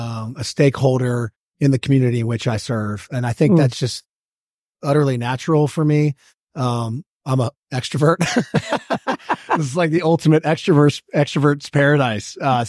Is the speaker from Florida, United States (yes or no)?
no; Roswell, Georgia, United States; I grew up here in Georgia as well, in Roswell